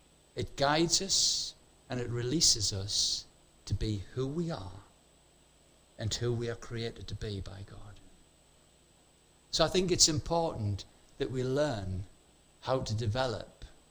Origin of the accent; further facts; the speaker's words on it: United Kingdom; Our default mode, particularly being British, is negative.